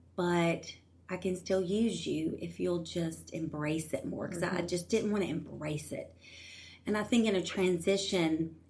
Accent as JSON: {"language": "English", "region": "Louisiana", "country": "United States", "said": "So that was like a thing, I guess, because we're from Louisiana."}